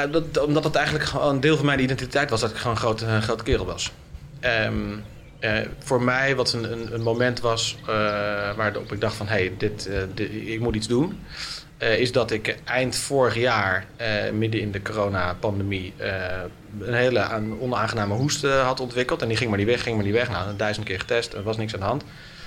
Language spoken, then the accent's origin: Dutch; Naarden-Bussum, North Holland, Netherlands; Ik ben op mijn 16e Chinees gaan bezorgen in de stad waar ik ben opgegroeid. In Naarden-Bussum.